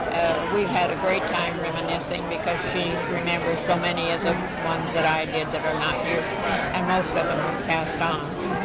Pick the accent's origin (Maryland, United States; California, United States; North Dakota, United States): North Dakota, United States; Gladstone; I was born in 1889 in Gladstone, North Dakota, a little town of about 250 people. I lived out in the country, however. My parents lived on a farm. And I lived there till I graduated from high school in Dickinson, North Dakota.